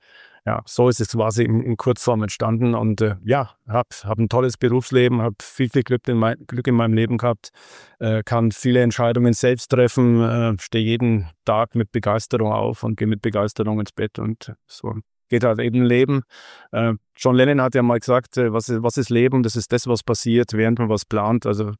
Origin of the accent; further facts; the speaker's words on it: Bavaria, Germany; Genau, ich komme aus Bayern, aber wichtig jetzt sozusagen für die interne Abgrenzung, ich komme aus Nordbayern, nicht aus Südbayern, genauer aus Franken.